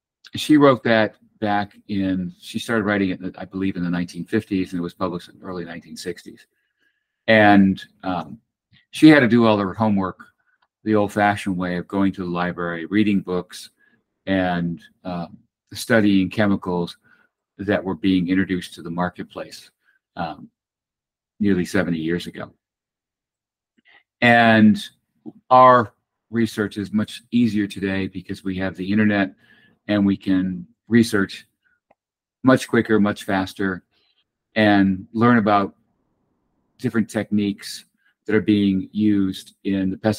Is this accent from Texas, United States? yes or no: no; Connecticut, United States; So as a child, I grew up in Connecticut, and my grandparents had a farm away from us.